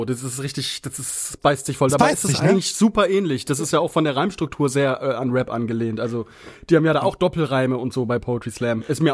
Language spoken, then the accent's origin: German; Frankfurt am Main, Hesse, Germany; born there; ich bin geboren in Frankfurt am Main, ich bin 28 Jahre alt